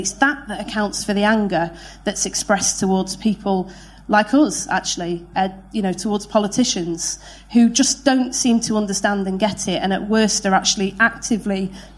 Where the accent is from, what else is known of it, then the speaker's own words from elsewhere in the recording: Manchester, North West England, United Kingdom; born there; I was born in Manchester in 1979.